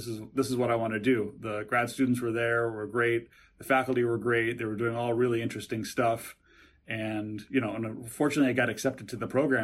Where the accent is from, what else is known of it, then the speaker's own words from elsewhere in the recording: Connecticut, United States; I grew up in Connecticut.